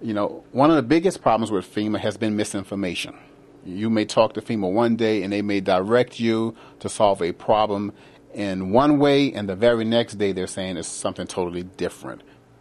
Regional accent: New Orleans, Louisiana, United States; I'm from New Orleans.

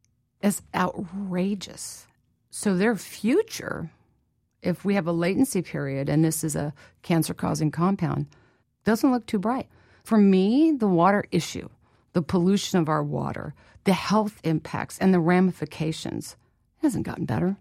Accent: Midwest, United States; I was born and raised in the Midwest.

